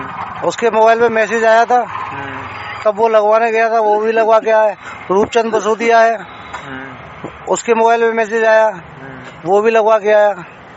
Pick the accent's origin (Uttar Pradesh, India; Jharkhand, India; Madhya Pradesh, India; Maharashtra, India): Uttar Pradesh, India; Aligarh; now in Delhi, India